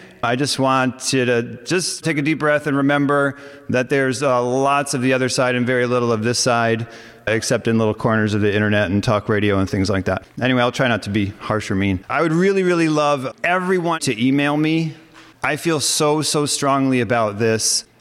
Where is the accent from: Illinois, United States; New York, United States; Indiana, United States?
New York, United States; I am from New York, and I really am so blessed to have this chance to be here